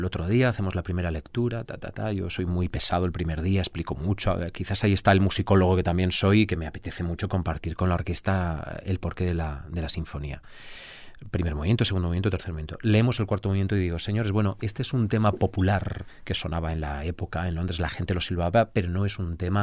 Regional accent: Spain; yo soy español, sí, soy europeo

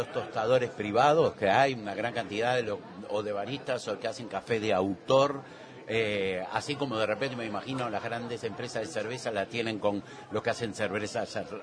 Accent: Uruguay; qué tan cafeteros somos los uruguayos?

